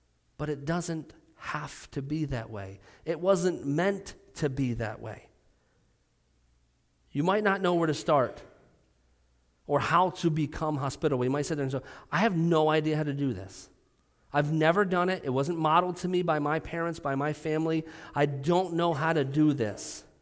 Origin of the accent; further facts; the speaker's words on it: Pennsylvania, United States; You go to Western Pennsylvania. I'm from Western Pennsylvania, so very friendly.